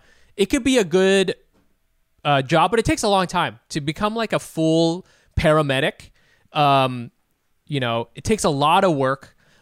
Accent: Ohio, United States; I'm from Ohio.

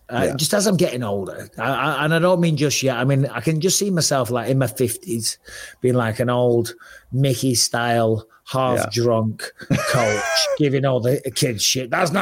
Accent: Clitheroe, North West England, United Kingdom; So I'm from Clitheroe.

